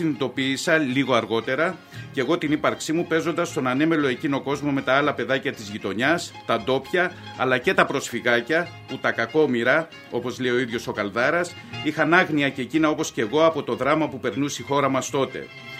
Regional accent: Trikala, Thessaly, Greece; Οι γονείς μου μικροαστοί και οι δύο από το Μέτσοβο εγκαταστάθηκαν στα Τρίκαλα και κάνανε εκεί προκοπή, όπως το λένε, εκεί στην πατρίδα μου.

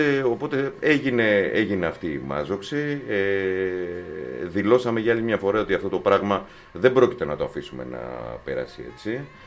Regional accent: Athens, Attica, Greece; είμαστε Έλληνες, αλλά πάνω απ' όλα είμαστε Αθηναίοι εδώ στην Αθήνα.

